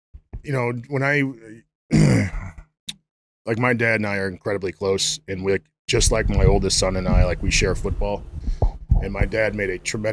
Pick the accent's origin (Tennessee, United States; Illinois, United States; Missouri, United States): Illinois, United States; Prospect Heights; Town is Prospect Heights. There's like a million, like that area is like 7 million people.